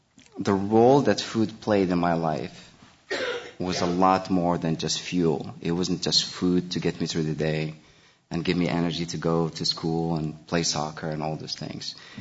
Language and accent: English; Morocco; now in United States; I came in from Morocco. I had no idea I was going to cook. I never cooked in Morocco. As a matter of fact, if I had told my family that I was going to come to the States to cook, I would have never left.